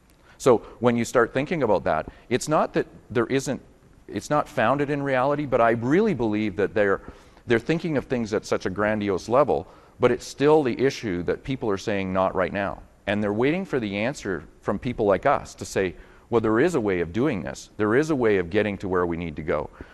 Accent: Canada; So I'm from Canada, if you haven't picked it up in my accent.

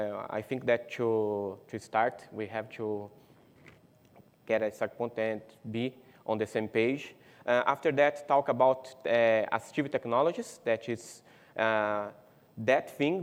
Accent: Brazil; English is a second language; I am from Brazil, so sorry for my English, if you had some issues.

